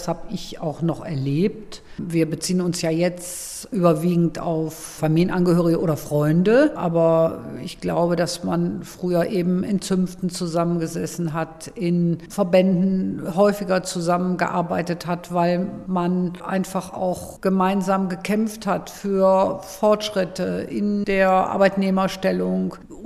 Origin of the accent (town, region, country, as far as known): Cologne, North Rhine-Westphalia, Germany; born or raised there